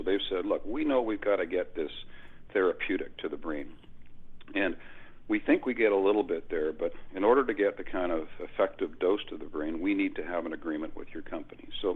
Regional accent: Canada; because I'm Canadian.

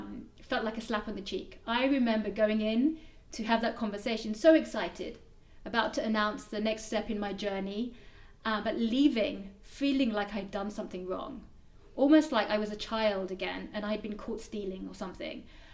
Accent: London, United Kingdom; I'm from London originally. The accent will give it away if you haven't realized already. Born and brought up Londoner. My parents are actually of Assamese origin, so I was brought up very much with Assamese values, but living as a British citizen in the UK.

